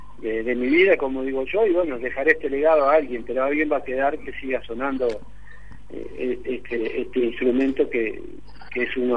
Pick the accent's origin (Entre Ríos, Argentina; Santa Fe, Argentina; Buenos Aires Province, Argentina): Entre Ríos, Argentina; Concepción del Uruguay; sigo siendo entrerriano. Claro. Agradezco a la provincia de Buenos Aires, a todos, porque somos todos argentinos. Pero mi tierra natal es Concepción del Uruguay.